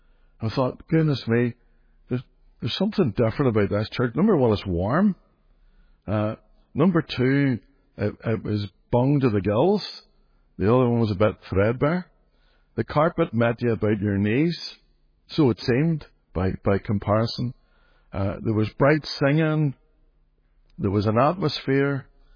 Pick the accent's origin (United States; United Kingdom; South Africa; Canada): United Kingdom; Belfast, Northern Ireland; I grew up in the Highfield Estate at the top of the Shankill, Ballygamartin. I was adopted as a baby and placed in the family